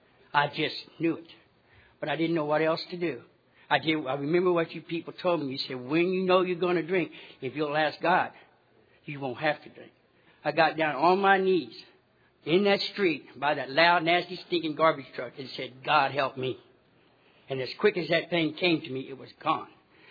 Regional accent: Texas, United States; born there; I was born in Texas, but I got sober out there in California 40 years later.

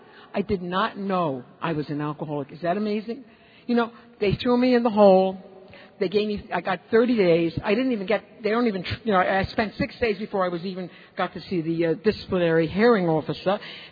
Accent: Brooklyn, New York, United States; I'm from Brooklyn.

